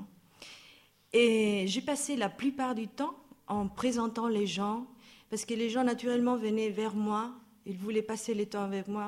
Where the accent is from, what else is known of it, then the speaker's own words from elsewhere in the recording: Barcelona, Catalonia, Spain; French is a second language; Quand j'étais jeune et j'habitais toute seule à Barcelone, je suis espagnole de Barcelone